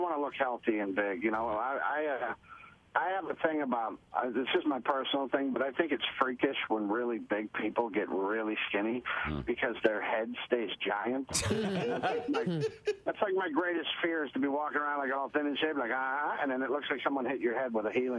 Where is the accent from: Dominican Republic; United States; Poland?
United States; Pittsburgh, Pennsylvania; because I literally came out of an alley by a dumpster in Pittsburgh to where I'm at now. So anytime my hometown recognizes me, I love it.